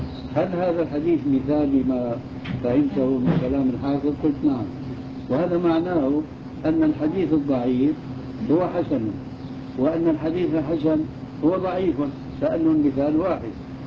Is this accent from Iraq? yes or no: no; Syria